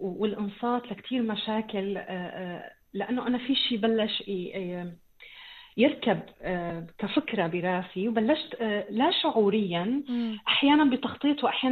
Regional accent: Syria; moved away as an adult; now in Egypt; انا بعد ما طلعت من سوريا وخلينا نقول هربت لمصر مع زوجي

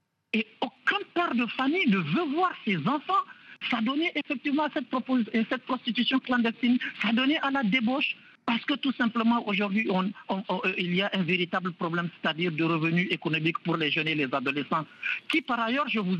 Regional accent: Niger; en tant que Nigérien et musulman

